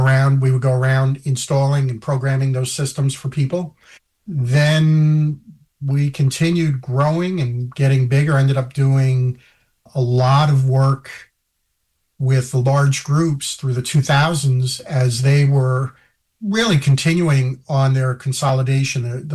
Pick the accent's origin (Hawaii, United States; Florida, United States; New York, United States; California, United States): New York, United States; Long Island; I grew up on Long Island, and I remember always tuning in and listening to radio, AM, FM, moved upstate New York in 1973, 1974, and kind of a culture shock